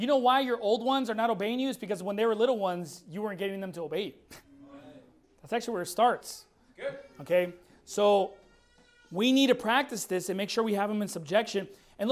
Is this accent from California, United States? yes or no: yes; Long Beach, California, United States; I grew up in Long Beach and stuff like that.